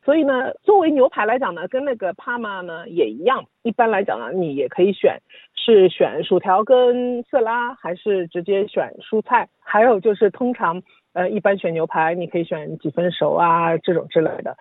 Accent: Australia; 因为就是作为澳洲人的话，觉得塔塔酱就是海鲜的一个绝配嘛，

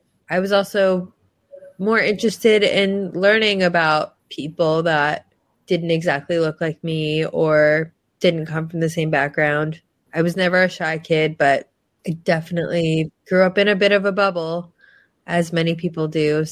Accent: New York, United States; moved away as an adult; now in Israel; I am originally from New York. I made Aliyah 4 years ago today, actually.

